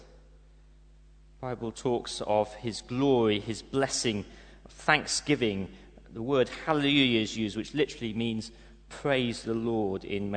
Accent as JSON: {"language": "English", "country": "United Kingdom", "said": "we're very British."}